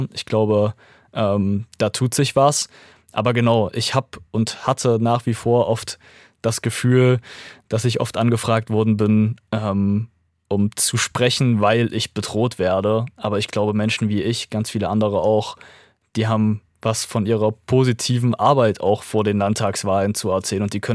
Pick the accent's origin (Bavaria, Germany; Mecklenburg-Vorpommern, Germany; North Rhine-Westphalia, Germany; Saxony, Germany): Saxony, Germany; Zwickau; wir sind damals für Klimaschutz mit Fridays for Future in meiner Heimatstadt Zwickau auf die Straße gegangen.